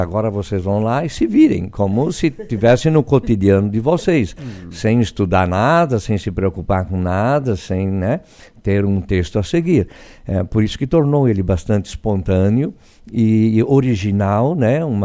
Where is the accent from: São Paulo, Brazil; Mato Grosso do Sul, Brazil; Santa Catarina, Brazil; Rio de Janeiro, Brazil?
Santa Catarina, Brazil; Nova Veneza; eu principalmente, que não sou de Uruçanga, sou de Nova Veneza, onde o dialeto belunês ele é muito menos falado que aqui. Meu dialeto de origem é mais o dialeto da planície do Vêneto, que tem algumas diferenças